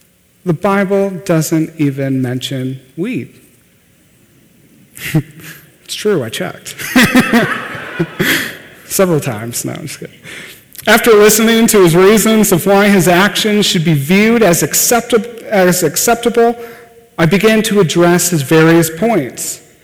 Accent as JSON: {"language": "English", "region": "California", "country": "United States", "said": "I came from California, my other church had a different problem"}